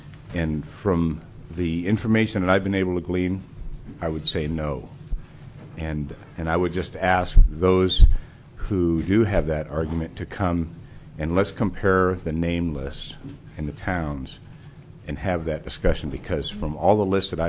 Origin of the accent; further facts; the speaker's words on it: Nenana, Alaska, United States; I was born and raised in Nenana, so there's no doubt that the one in Nenana would probably get my attention most